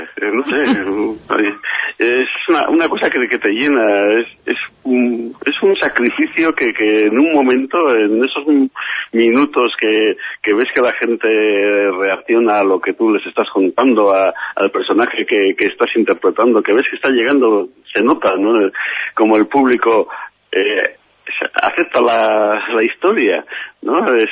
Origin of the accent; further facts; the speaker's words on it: Basque Country, Spain; Nos identifica como sociedad y también como pueblo, como vascos.